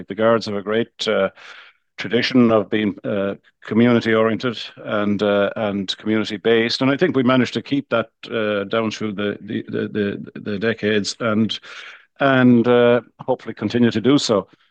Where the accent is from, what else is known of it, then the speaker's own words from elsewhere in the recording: Kilmaine, Connacht, Ireland; I grew up in Mayo and born into a small farm in the west of Ireland. I'm sure that a lot of your listenership in Kerry will empathise with that. And born into a small farm, South Mayo, Galway border area, Kilmaine is the name of the place.